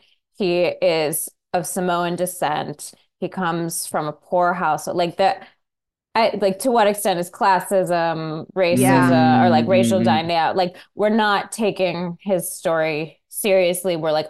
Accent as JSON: {"language": "English", "town": "Seattle", "region": "Washington", "country": "United States", "tie": "born or raised there", "said": "I grew up in Seattle. So it's like, this is a relatively low income area of the state."}